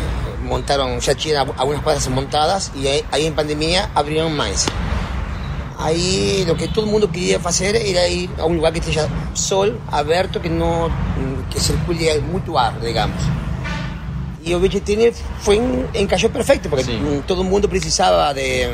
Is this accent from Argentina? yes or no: yes; Argentina; tenho 53 anos e, bom, isso aí, sou argentino.